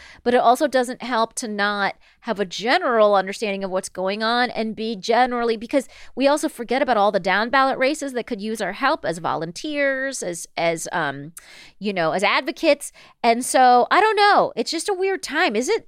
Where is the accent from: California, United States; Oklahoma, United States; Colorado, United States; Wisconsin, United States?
California, United States; Palm Springs; His his little victory speech was in adjacent to my hometown. I grew up in Palm Springs, and he, I guess, lives in Palm Desert.